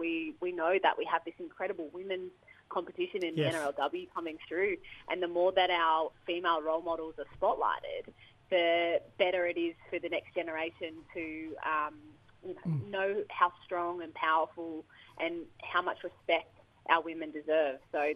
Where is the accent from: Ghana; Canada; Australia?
Australia; Cronulla, New South Wales; So my mob are Gamilaroi and Dungati. My family come from Moree and Kempsey, but I have been born and raised on Darawal country south of Sydney in Cronulla.